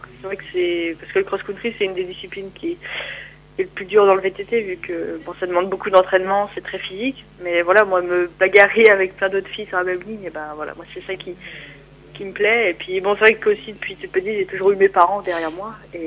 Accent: Saint-Brieuc, Brittany, France; Donc, je suis originaire de Saint-Brieuc, exactement, en Bretagne.

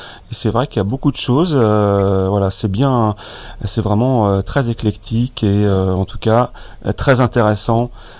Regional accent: Pays de la Loire, France; Je ne suis pas nantais, je suis sartois de Haute-Sarthe.

